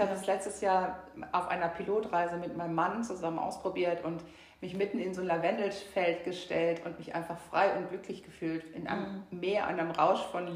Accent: Rhineland, Germany; Nee, ich bin Rheinländerin.

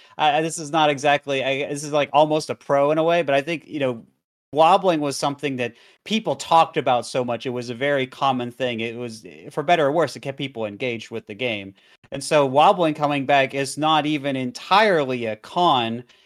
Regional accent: the South, United States; I am from the South, yeah.

